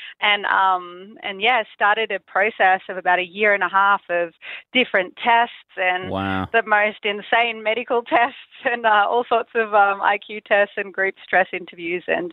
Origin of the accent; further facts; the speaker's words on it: Australia; I grew up in Australia. I was mostly educated in Australia.